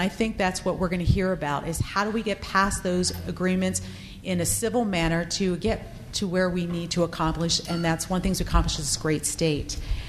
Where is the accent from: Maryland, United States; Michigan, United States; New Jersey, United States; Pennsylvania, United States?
Pennsylvania, United States; now in Idaho, United States; We're from Pennsylvania, so just like most East Coasters, we had to actually look in the map to figure out where Idaho is